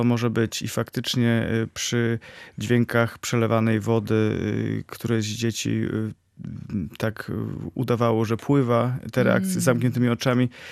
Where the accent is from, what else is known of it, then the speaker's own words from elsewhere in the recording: Michałowo, Pomeranian Voivodeship, Poland; jesteśmy ze wsi Michałowo, to jest gmina Główczyce, powiat słupski, więc od Gdańska no kawałek, ale województwo pomorskie.